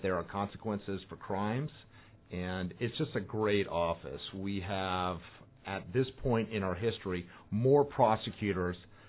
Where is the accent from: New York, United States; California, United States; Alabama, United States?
California, United States; San Fernando Valley; now in Ventura County, United States; I grew up in the San Fernando Valley.